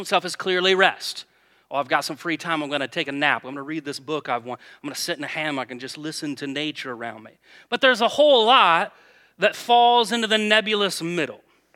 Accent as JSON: {"language": "English", "region": "Indiana", "country": "United States", "said": "And since we're from Indiana, we'll change it a little bit."}